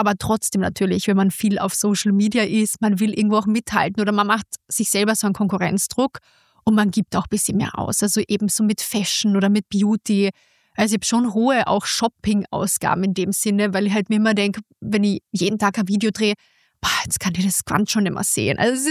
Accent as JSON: {"language": "German", "region": "Carinthia", "country": "Austria", "tie": "born or raised there", "lives_now": "Vienna, Austria", "said": "Also ich komme aus einer Familie aus Kärnten. Ich habe aber komplett polnische Wurzeln und ich bin ganz normal aufgewachsen in Kärnten."}